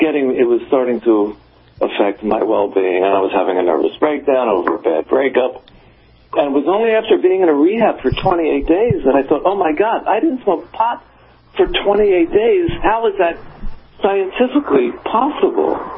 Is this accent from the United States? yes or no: yes; Philadelphia, Pennsylvania, United States; Anyway, I grew up in Philadelphia. Middle-class family, great schools, great neighborhood.